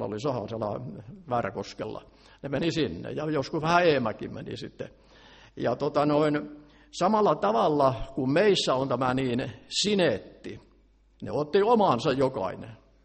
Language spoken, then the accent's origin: Finnish; Ähtäri, South Ostrobothnia, Finland; Ennen vanhaan, kun uitettiin tukkia siellä Ähtärissäkin, missä mä olen syntynyt ja kasvanut